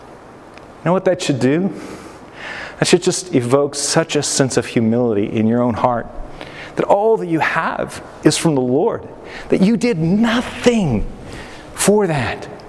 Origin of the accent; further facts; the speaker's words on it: United States; I'm an American. I get to choose. I get to vote.